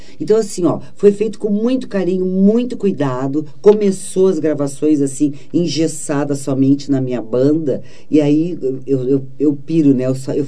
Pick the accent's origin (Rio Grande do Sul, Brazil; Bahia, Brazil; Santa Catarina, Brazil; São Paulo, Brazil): Rio Grande do Sul, Brazil; Posso nascer em outro lugar depois, mas agora, sendo gaúcha, eu não posso, não poderia desprestigiar aquele ambiente que me ofereceu palco